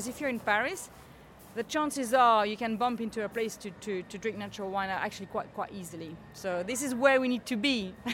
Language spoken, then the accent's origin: English; London, United Kingdom; born there; yes, we are coming over from Europe. We were born in London